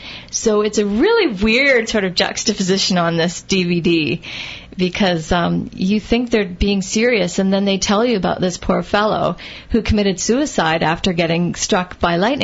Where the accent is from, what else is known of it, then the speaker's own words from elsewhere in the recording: Vancouver, British Columbia, Canada; now in Tofino, Canada; I grew up in Vancouver, and I was a punk rocker, and I loved … I still do.